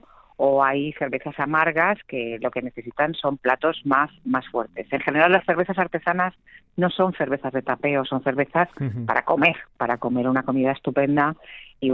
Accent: Madrid, Community of Madrid, Spain; now in Cerezo, Spain; Yo soy madrileña, nos conocimos hace unos años

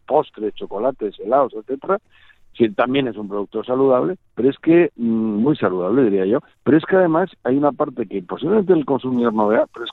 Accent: Jaén, Andalusia, Spain; que somos de Jaén, aquí de Andaluces.

